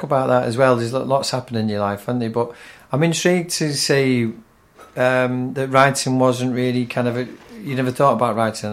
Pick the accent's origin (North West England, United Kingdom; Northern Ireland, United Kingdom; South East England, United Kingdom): North West England, United Kingdom; Manchester; Even though I'm from Manchester, but I love Liverpool.